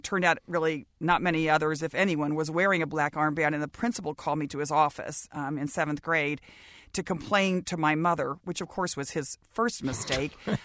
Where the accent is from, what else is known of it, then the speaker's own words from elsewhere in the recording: Dallas, Texas, United States; Well, Frank, I grew up in Dallas, Texas. And as you said earlier, you know, my dad was a civil rights attorney.